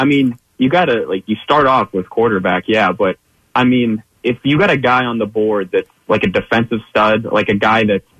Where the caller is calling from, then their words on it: Cleveland, Ohio, United States; I'm calling from Cleveland. I grew up in the area, you know, a big Birds fan my whole entire life, all Philly sports